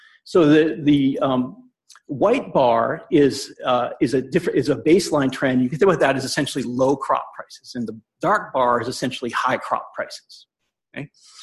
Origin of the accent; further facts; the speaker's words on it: Maine, United States; My home state of Maine sadly comes out very low